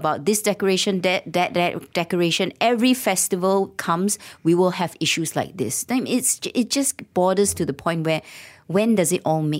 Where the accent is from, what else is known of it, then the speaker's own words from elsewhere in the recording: Malaysia; You know, it's part of being Malaysian, right?